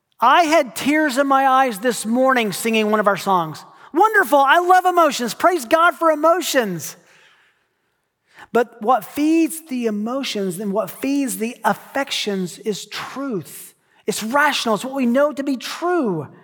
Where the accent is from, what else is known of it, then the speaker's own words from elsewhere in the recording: United States; I love my country. I'm glad I'm an American.